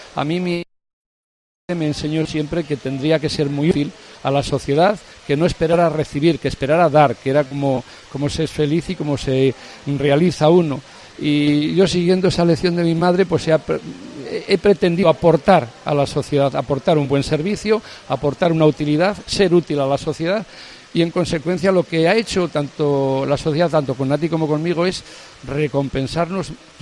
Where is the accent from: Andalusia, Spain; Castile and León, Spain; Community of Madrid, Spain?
Castile and León, Spain; Salamanca; nosotros somos muy salmantinos, mi esposa y yo